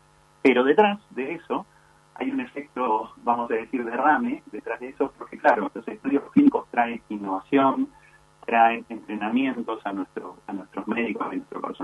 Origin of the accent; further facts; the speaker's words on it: Argentina; la aspiración que tiene uno como argentino